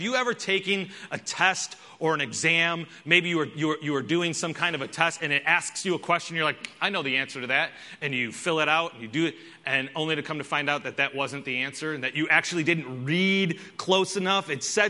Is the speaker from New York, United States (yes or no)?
yes; Buffalo, New York, United States; See, I'm from Buffalo. There's like good topsoil.